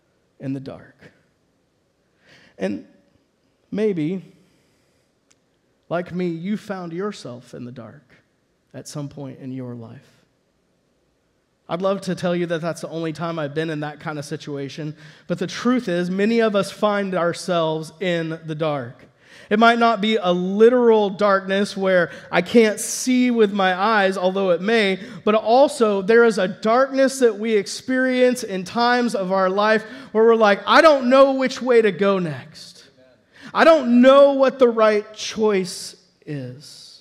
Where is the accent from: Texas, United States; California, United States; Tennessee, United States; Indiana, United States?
Texas, United States; Dallas; Now, like for me, I grew up in Dallas-Fort Worth. I was in the city.